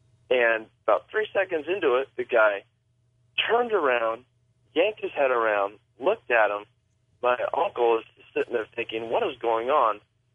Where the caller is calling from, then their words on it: Tacoma, Washington, United States; Well, I am … I'm calling from Tacoma, Washington.